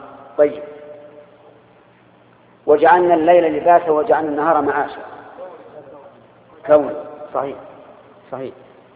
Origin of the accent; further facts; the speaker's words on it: Al-Qassim, Saudi Arabia; ومن الحبة السوداء وتعرف عندنا في القصيم بالسميرة